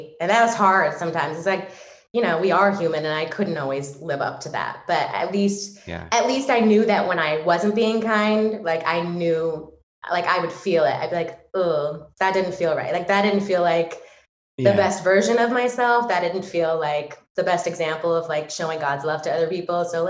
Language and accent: English; California, United States; No, I 1000% grew up in a home learning about kindness.